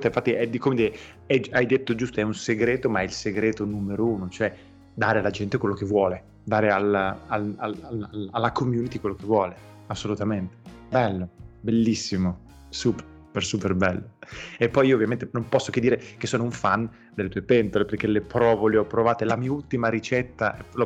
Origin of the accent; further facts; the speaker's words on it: Emilia-Romagna, Italy; Io sono romagnolo, quindi sì.